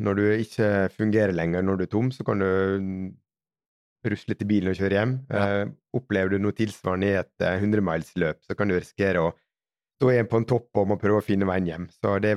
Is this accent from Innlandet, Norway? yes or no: no; Møre og Romsdal, Norway; men som sunnmøring så skal jeg ha mest mulig for pengene